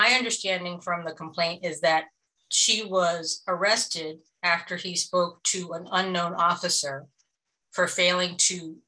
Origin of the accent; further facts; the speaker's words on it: Florida, United States; I'm from Florida, so I don't know. I'm not from Georgia.